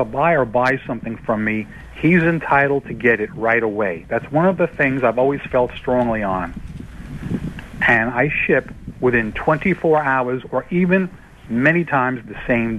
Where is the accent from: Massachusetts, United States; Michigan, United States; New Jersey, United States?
New Jersey, United States; I'm from New Jersey, and I drove down to Maryland the other day to attend this.